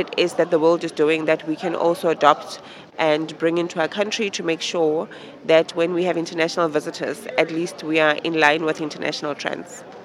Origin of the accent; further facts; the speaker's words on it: Johannesburg, Gauteng, South Africa; I am from Johannesburg, South Africa